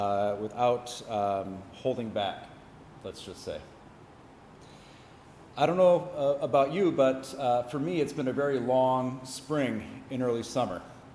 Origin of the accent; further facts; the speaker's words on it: United States; now in Oman; I'm trying to explain the reality to which I find myself living as an American and as a Christian in Oman.